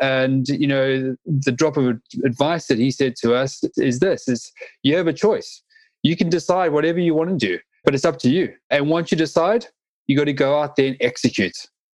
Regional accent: South Africa; I grew up in South Africa, and I had the privilege of meeting

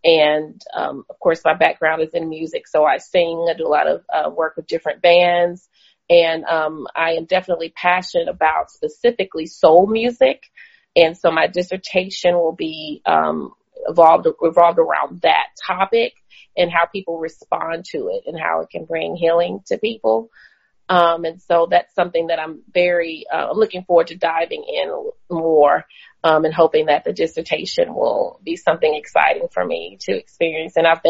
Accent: Nashville, Tennessee, United States; I am from Nashville, Tennessee.

